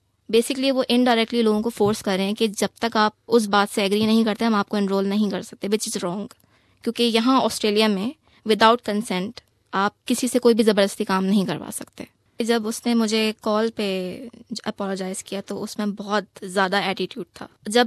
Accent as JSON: {"language": "Urdu", "country": "Pakistan", "said": "میں نے کہا میں پاکستان سے ہوں۔"}